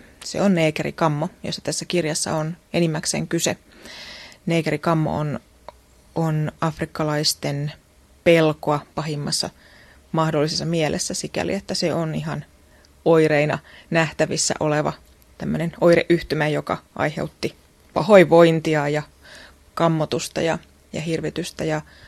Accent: Jyväskylä, Central Finland, Finland; heitä ja heidän lapsiaan sitten näin siellä kotikulmilla, kyllä, koska me asuttiin ihan ylioppilaskylän vieressä.

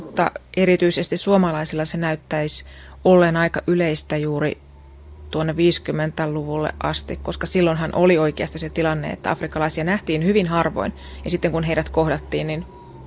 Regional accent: Jyväskylä, Central Finland, Finland; heitä ja heidän lapsiaan sitten näin siellä kotikulmilla, kyllä, koska me asuttiin ihan ylioppilaskylän vieressä.

